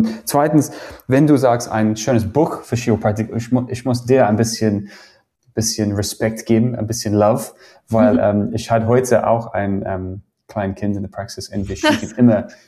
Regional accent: New Zealand; German is a second language; moved away as an adult; now in Germany; weil ich war aus Neuseeland.

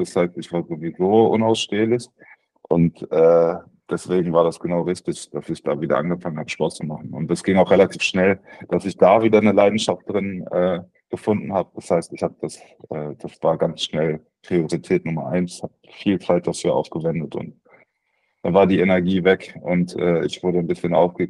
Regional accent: Berlin, Germany; also born or lived in Brandenburg; Also ich bin in Berlin groß geworden, das hat gerade schon gesagt, und weil ich noch drei jüngere Brüder bekommen habe, mussten wir uns so wohnungstechnisch vergrößern und sind dann nach Brandenburg gezogen, in ein Haus.

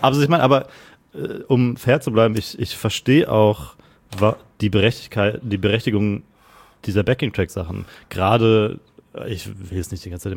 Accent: Gütersloh, North Rhine-Westphalia, Germany; Ich habe vor 3 Wochen war ich in meiner Heimatstadt und war im Stadion. In Gütersloh

